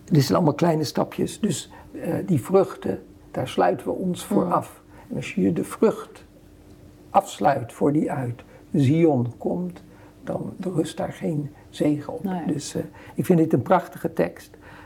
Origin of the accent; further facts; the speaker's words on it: Netherlands; Het enige voor wie het erg is, het is erg voor ons als Nederlander.